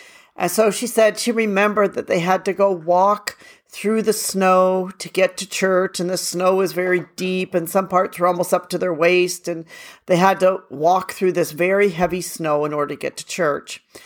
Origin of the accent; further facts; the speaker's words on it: Milwaukee, Wisconsin, United States; we had this also when I grew up in Milwaukee, Wisconsin.